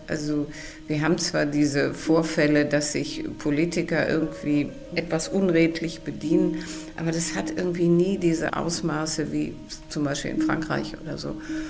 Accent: Rhineland, Germany; Natürlich ist das Rheinland meine Heimat und ich bin auch ein rheinischer Charakter. Mein Vater war auch Rheinländer.

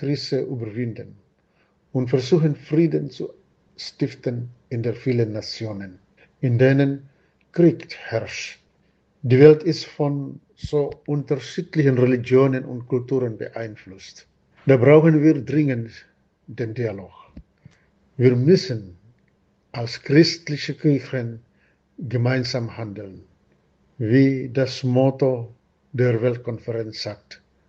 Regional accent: Indonesia; now in Germany; Die Themen in Deutschland sind andere als in Indonesien, in meiner Heimat Sankt-Hetterlau.

